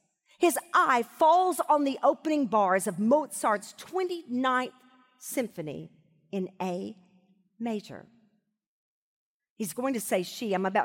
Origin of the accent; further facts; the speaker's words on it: Arkadelphia, Arkansas, United States; I was thinking about when I was growing up in Arkadelphia, Arkansas